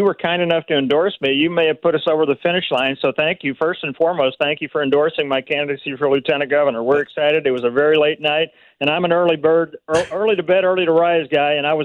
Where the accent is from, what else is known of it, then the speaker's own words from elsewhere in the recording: Hannibal, Missouri, United States; If you look, from St. Louis up to my hometown of Hannibal, you know, we ran the board on that just all the way from here.